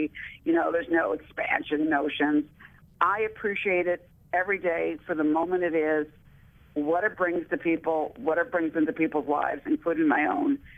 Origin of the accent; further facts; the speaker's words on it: United States; And I said, well, I'm from America, but actually I'm very small.